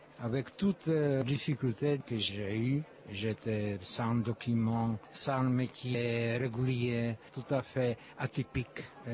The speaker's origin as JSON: {"language": "French", "town": "Prague", "country": "Czechia", "tie": "born or raised there", "lives_now": "Paris, France", "said": "Si je suis quelque chose, c'est à cause de mon enfance à Prague, en République tchèque ou tchécoslovaque, à tout ça."}